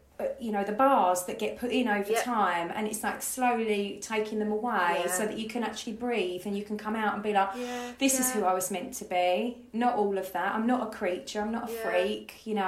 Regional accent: Grays, East of England, United Kingdom; You know, you're from Basildon, I'm from Grays.

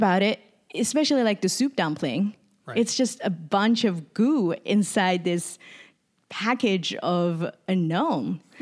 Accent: Sydney, New South Wales, Australia; now in San Francisco, United States; in 2015, I moved to San Francisco from Sydney, Australia.

